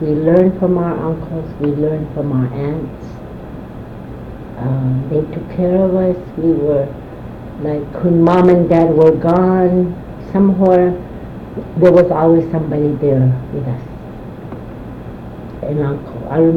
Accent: Utqiagvik, Alaska, United States; also born or lived in Kaktovik; And so in 1956 he moved the whole family to Barrow, and I was raised there my whole life.

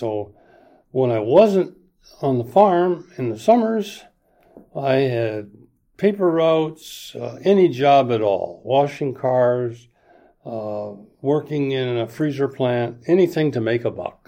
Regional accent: Bay City, Michigan, United States; also born or lived in Owosso; I was born in Owosso, Michigan, outside of, from a little town called Chesaning, where my father was a school teacher in May of 1937. And I grew up pretty much in the lower part of Michigan.

